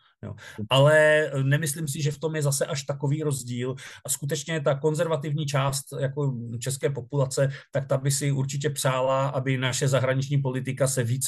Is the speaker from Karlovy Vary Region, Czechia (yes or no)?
yes; Sokolov, Karlovy Vary Region, Czechia; moved away as an adult; já nejsem původněm z Moravy, já jsem od Sokolova. Takže já jsem z té hornické oblasti, já jsem vyrostl vlastně mezi 2 šachtami. Na jedné straně šachta, na druhé straně šachta a na třetí straně chráněná krajinná oblast.